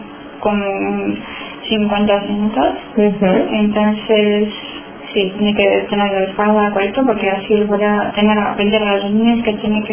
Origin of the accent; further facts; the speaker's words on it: Bucharest, Romania; now in Leganés, Spain; Yo soy de Rumanía.